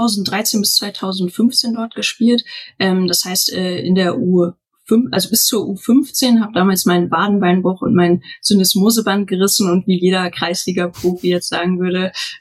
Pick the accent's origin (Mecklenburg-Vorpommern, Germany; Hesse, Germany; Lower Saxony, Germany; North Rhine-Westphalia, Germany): Lower Saxony, Germany; Göttingen; Ich komme aus Göttingen damals noch und bin immer nach Wolfsburg gependelt mit dem Zug.